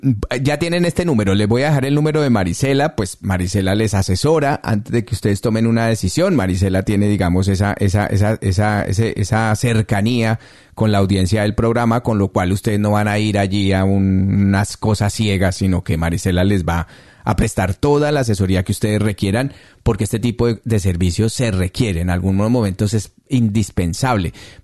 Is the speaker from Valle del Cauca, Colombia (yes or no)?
no; Ibagué, Tolima, Colombia; Ah, usted es paisana mía.